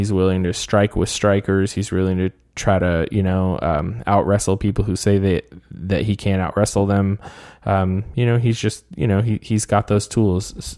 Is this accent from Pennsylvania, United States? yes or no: no; California, United States; I grew up in the Bay Area